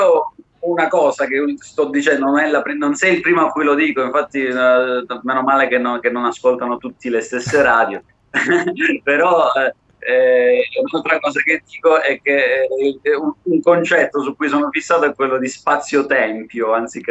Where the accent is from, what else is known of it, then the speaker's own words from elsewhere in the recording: Naples, Campania, Italy; born there; now in Rome, Italy; Sono a Roma, sono a Napoli, abito a Roma, però come dici tu è vero che sono nato a Napoli e ci vado pure spesso, però attualmente mi trovo a Roma.